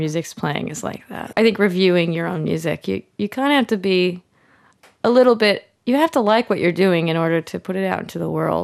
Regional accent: St. Louis, Missouri, United States; now in Chicago, United States; I grew up in St. Louis and there wasn't much of a music scene there, but there was a music scene. It was more like industrial or noise or experimental stuff. And so when I moved to Chicago

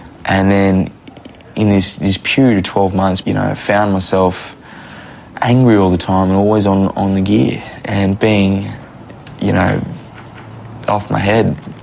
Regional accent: Darwin, Northern Territory, Australia; I'm from Darwin.

